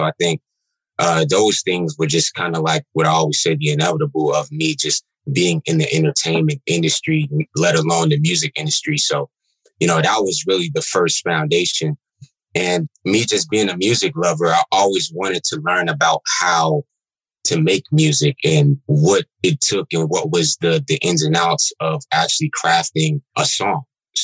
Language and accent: English; Queens, New York, United States; As you said … I'm from Queens, New York. I've lived so many different places. So, sometimes it's hard for me to even say what I rep nowadays, because I've been all around the world from a young age. But I'm from New York.